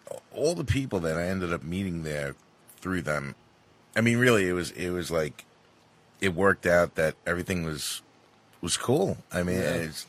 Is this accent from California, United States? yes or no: yes; Long Beach, California, United States; I mean, I grew up in Long Beach, so I was on the water all the time.